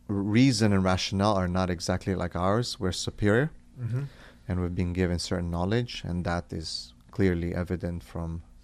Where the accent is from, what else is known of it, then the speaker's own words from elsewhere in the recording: Romania; English is a second language; because that's how we were raised in Romania.